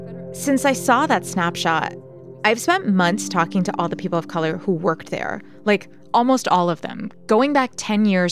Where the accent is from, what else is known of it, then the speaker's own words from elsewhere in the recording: India; What does it mean to be an Indian woman in the workplace?